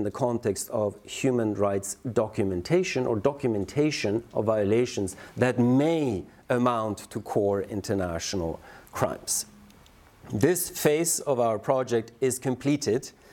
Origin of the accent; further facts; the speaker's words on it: Norway; Norway, my home country.